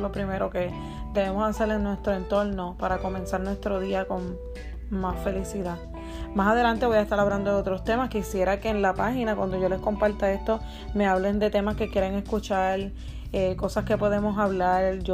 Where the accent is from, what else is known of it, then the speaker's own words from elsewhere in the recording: Puerto Rico; now in Florida, United States; Soy puertorriqueña y vivo en la Florida por el momento.